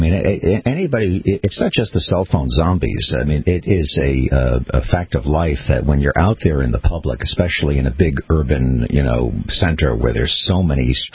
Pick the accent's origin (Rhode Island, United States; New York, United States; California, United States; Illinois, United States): New York, United States; New York City; Well, first of all, I am indeed a New Yorker